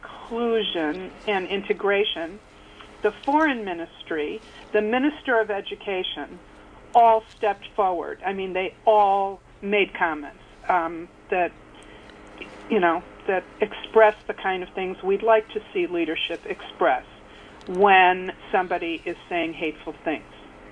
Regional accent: Detroit, Michigan, United States; I told you I'm from Detroit.

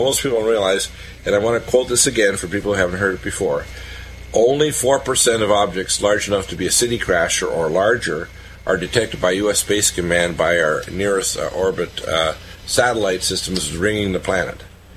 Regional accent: Detroit, Michigan, United States; born there; a year before I was born in Detroit.

